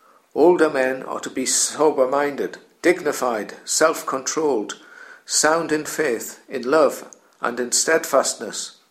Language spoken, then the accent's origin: English; Newcastle, North East England, United Kingdom; accent: Geordie; you'll have gathered from my accent that I'm from Newcastle. But it would be wrong for me, a Christian believer, to live a stereotypical Geordie lifestyle.